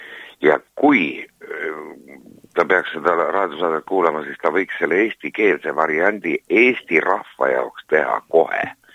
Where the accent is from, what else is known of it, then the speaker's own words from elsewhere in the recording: Saare County, Estonia; born there; now in Muhu, Estonia; ma olen sündinud Saaremaal ja et ma elan Muhus